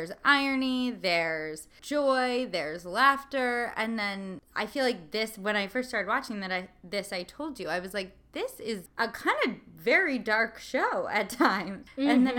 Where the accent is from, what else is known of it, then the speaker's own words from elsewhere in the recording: New Jersey, United States; Well, and I think, like, I grew up in New Jersey.